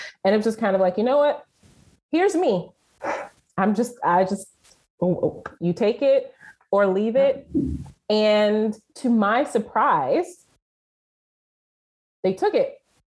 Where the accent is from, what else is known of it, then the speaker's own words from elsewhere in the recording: Bronx, New York, United States; even telling people that I was from the Bronx was like, let alone telling them that I grew up in the projects. I was just like, yeah, I'm from the Bronx.